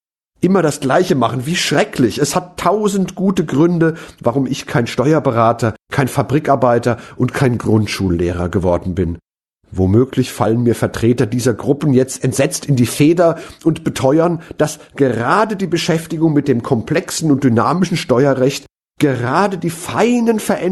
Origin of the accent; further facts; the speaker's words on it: Mainz, Rhineland-Palatinate, Germany; in der literarisch-politischen Fasenacht, wie sie meine Heimatstadt Mainz pflegt.